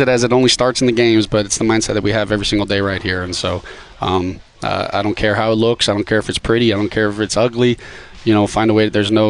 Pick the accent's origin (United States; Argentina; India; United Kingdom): United States; Florida; Yeah, I'm from South Florida. Yeah, like, yeah. Look, my high school graduation was in the arena that they kind of play in.